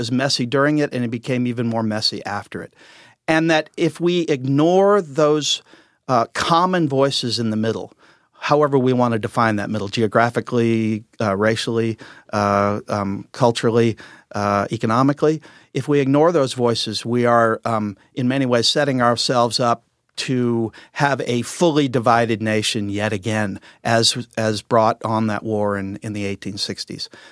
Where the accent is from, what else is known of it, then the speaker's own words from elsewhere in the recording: Midwest, United States; Being a Midwesterner is kind of saying, I'm not of any of you because we're more practical and we're less didactic.